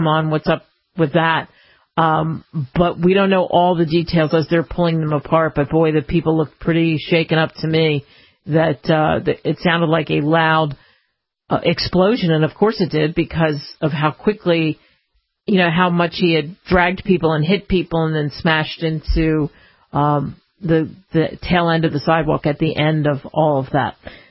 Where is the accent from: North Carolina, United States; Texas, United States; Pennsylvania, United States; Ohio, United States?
Pennsylvania, United States; Philadelphia; as they say, where I grew up in Philly